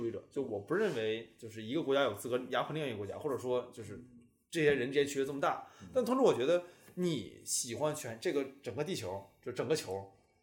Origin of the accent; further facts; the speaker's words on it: Northeast China, China; accent: Northeastern; 我的这个东北口音还是很明显的